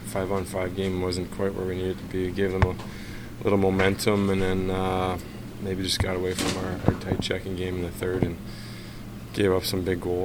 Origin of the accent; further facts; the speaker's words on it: Winnipeg, Manitoba, Canada; nice to get a big number like that here at home, my hometown in Winnipeg